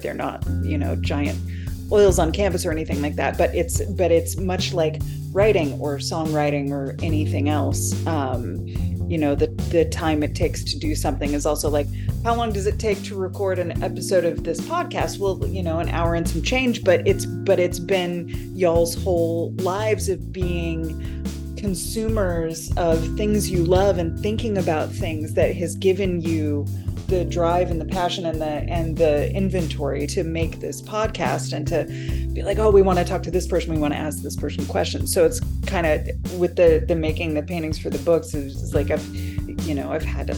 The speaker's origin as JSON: {"language": "English", "town": "Houston", "region": "Texas", "country": "United States", "tie": "born or raised there", "also_born_or_lived": "Chicago / Seattle / Portland / New York", "moved": "as an adult", "said": "I was born in Houston, grew up kind of outside of Houston, and then I moved at the turn of the millennium to Chicago."}